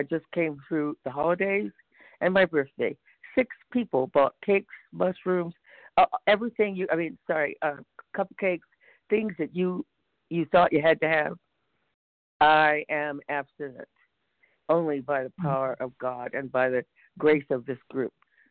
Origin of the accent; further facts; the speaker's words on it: California, United States; from Northern California